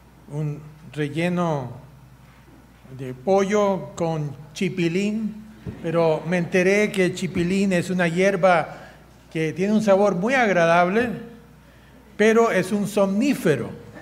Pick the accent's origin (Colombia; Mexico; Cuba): Cuba; vamos a reírnos, tratar de traer el humor como cubanos